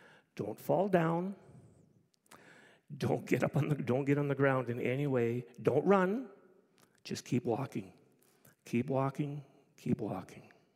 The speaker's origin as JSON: {"language": "English", "town": "Rosthern", "region": "Saskatchewan", "country": "Canada", "tie": "born or raised there", "said": "As a kid, I grew up in Rostern, Saskatchewan. And out of Rostern, 5 miles east, would be our farm."}